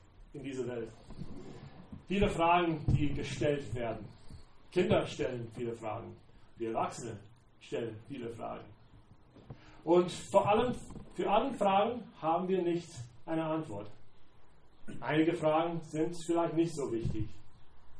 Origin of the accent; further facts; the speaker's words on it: South Carolina, United States; German is a second language; now in Eckental, Germany; Ich, wie ihr merkt, bin ich keine Deutsche. Ich bin in den USA aufgewachsen und in Südoststaaten in South Carolina. Es ist ganz warm in South Carolina, vor allem in so dieser Zeit im Jahr.